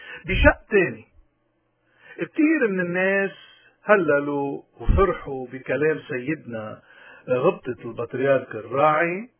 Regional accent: Lebanon; ولكن نحن كمسيحية وتحديدا كموارني وبالأجمل كلبنانيين

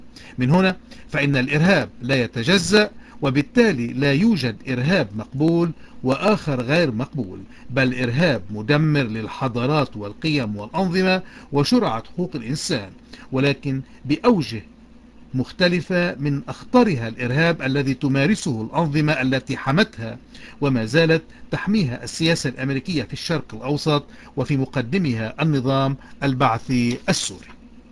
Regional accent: Lebanon; يسوقون بوقاحة لمنطق مريض يقول أنه لا يحق لنا كلبنانيين المراهنة على أمريكا

